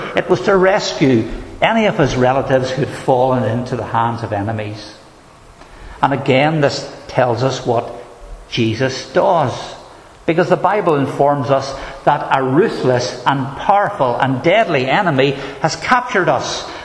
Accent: Northern Ireland, United Kingdom; And he's from England, and I'm from Northern Ireland

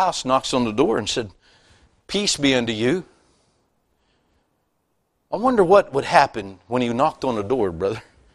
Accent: West Virginia, United States; because I am a redneck from West Virginia.

